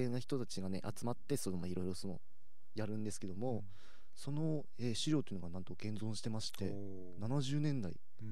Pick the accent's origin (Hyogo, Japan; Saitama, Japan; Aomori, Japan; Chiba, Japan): Aomori, Japan; Hirosaki; 僕実は言うとまあ弘前出身なんですけれども、